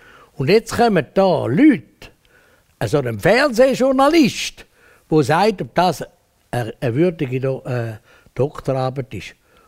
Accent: Switzerland; Ich bin immer zurückhaltend. Wir sind Schweizer Politiker.

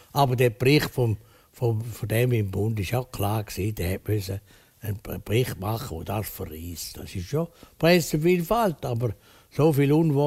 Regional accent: Bern, Switzerland; ich bin ja Berner von Haus auf, ich bin ja Bürger von Schattenhalb, oder?

